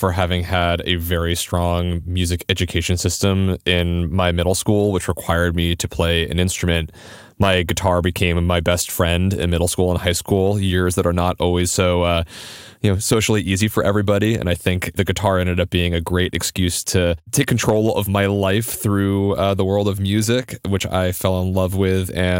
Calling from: Brooklyn, New York, United States; I'm very happy to be here, coming in from equally beautiful, much chillier Brooklyn, New York.

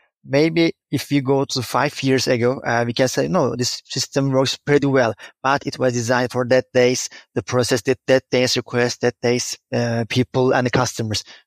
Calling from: Istanbul, Turkey; I'm joining you from Istanbul, Turkey.

